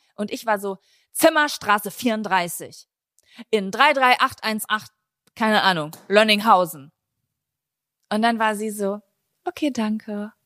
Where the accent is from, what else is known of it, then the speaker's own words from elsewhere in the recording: Lübbecke, North Rhine-Westphalia, Germany; Ich komme aus Lübbecke.